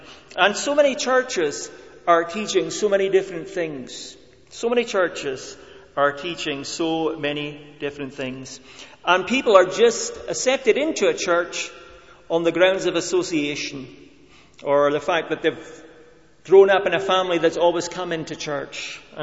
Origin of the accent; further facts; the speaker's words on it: Scotland, United Kingdom; because I'm Scottish and my parents were Scottish